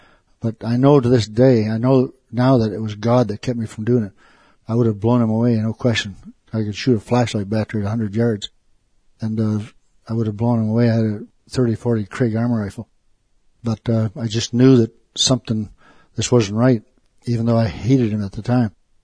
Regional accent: Maine, United States; I'm from Mohawk Tribe. My dad is from the Mohawk Tribe. And I came from Maine originally. And when I was born, on February 13th, 1939.

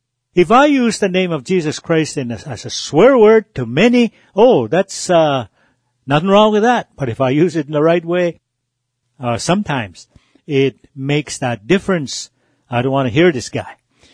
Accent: Alberta, Canada; Whitefish Lake Band, number 128 in Alberta. I am a Cree, and I'm getting older now.

